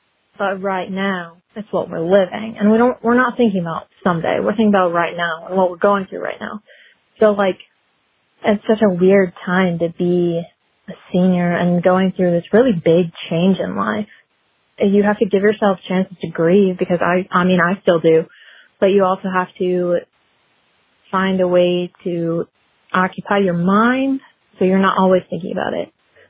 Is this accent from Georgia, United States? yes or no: yes; Senoia, Georgia, United States; I'm from Senoia, Georgia.